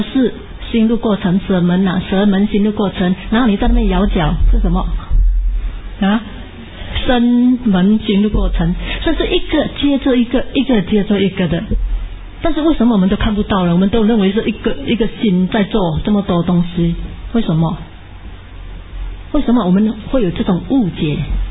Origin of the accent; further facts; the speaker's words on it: Malaysia; 我是马来西亚人嘛，我们马来文也是叫 Bumi